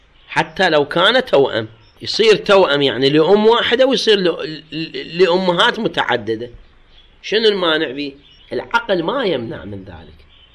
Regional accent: Iraq; هاي عندنا بالعراق يسموه سبيعي

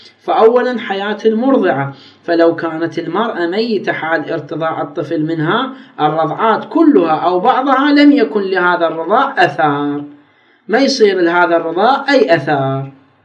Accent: Iraq; ايش قد صارت عندنا بالعراق، بالنسبه للعراق

